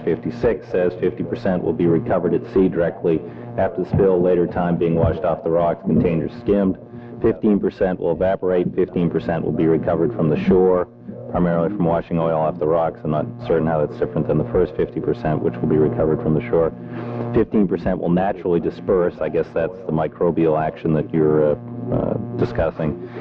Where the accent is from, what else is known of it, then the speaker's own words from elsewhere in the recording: Oregon, United States; Anyway, I'm from Oregon. I'm used to rain, but this is February for us.